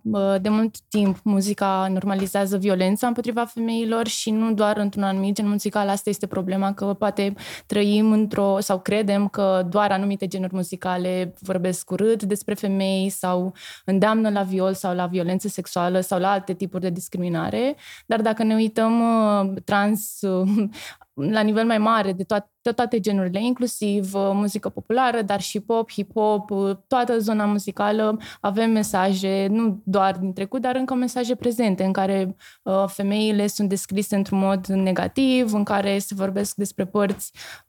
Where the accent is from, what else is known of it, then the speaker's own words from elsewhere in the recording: Bucharest, Romania; am crescut în București și de la vârste foarte mici, mergând pe stradă